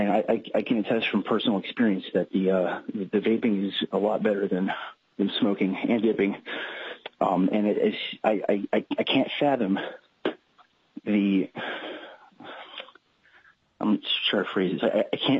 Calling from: Fairbanks, Alaska, United States; I'm calling from Fairbanks, Alaska.

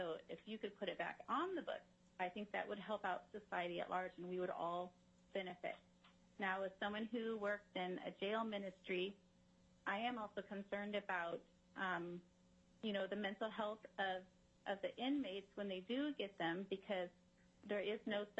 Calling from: Fairbanks, Alaska, United States; I'm calling from Fairbanks.

